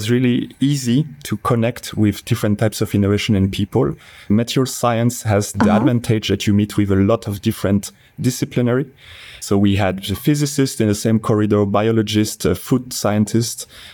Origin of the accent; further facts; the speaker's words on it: Dijon, Bourgogne-Franche-Comté, France; now in Switzerland; So I come from Burgundy, in the middle of France as well, not so far away from Switzerland.